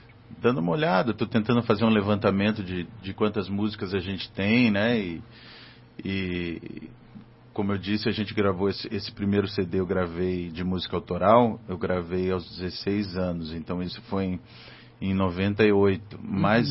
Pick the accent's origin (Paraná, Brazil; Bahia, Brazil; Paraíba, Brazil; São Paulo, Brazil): Paraná, Brazil; Curitiba; vim de Paranavaí, né? Nasci em Paranavaí, mas vim para Curitiba com neném ainda, né? Uhum. Com menos de um ano.